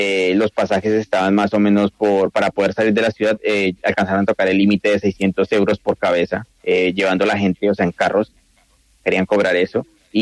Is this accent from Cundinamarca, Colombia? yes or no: yes; Soacha, Cundinamarca, Colombia; also born or lived in Ecuador; now in Ukraine; Yo tuve que salir de Colombia por cuestiones de la violencia. Me dirigí hacia Ecuador